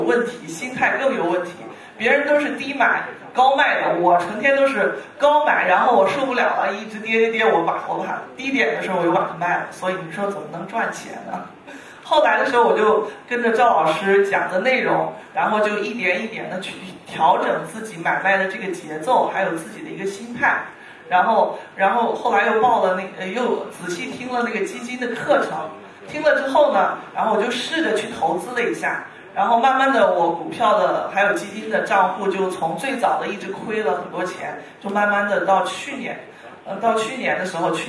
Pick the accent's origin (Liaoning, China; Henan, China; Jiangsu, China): Henan, China; now in Chengdu, China; 我是来自成都的，然后其实我的老家是在河南的，我是2012年的时候因为家庭的原因，然后就去到了成都。我现在呢是在成都税务所上班，大概在成都已经上了9年的班了。